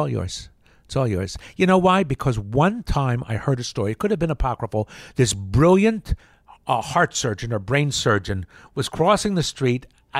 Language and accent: English; Yardley, Pennsylvania, United States; also born or lived in Trenton; I grew up in Yardley, Pennsylvania. Well, born in Trenton